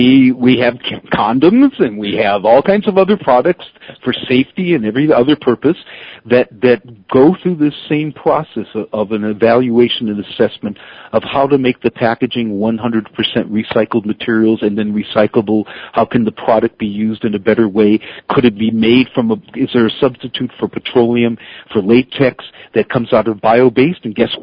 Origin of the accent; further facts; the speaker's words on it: Detroit, Michigan, United States; Detroit could use this. I grew up in Detroit. I was fostered by that.